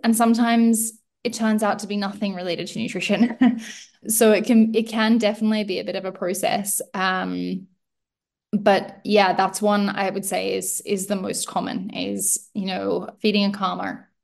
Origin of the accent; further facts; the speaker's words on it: Australia; I was born and raised in Australia, so I did my degree over there as well.